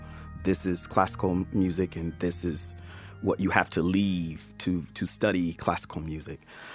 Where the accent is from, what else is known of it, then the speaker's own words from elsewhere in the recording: Alabama, United States; in the Pentecostal church, how I grew up in Alabama as a Southern black man.